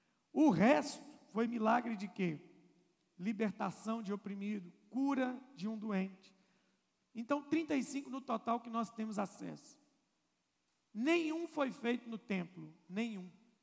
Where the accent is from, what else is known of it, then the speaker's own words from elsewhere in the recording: Minas Gerais, Brazil; Irmão, como bom mineiro que somos